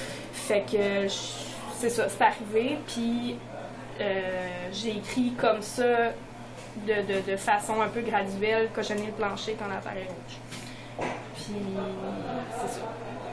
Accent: Quebec, Canada; Je viens de la Côte-Nord, c'est sûr que j'ai mes souvenirs à moi.

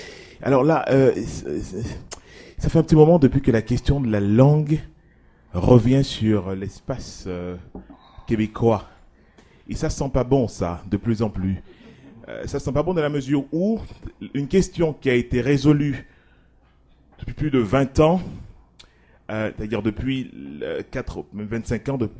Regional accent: Haiti; now in Canada; je suis québécois aussi, étant haïtien.

